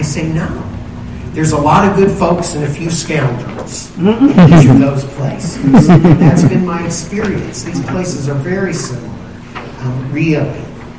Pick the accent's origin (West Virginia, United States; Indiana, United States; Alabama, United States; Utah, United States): Indiana, United States; also born or lived in Brooklyn / Drew; And so I was born in Brooklyn and was taken back to Drew and lived and grew up and lived there for a year and a half before my folks moved to Indiana.